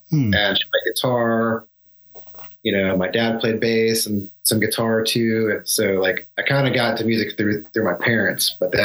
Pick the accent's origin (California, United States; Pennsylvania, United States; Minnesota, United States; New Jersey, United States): New Jersey, United States; But growing up in New Jersey and, being, not that far from New York City.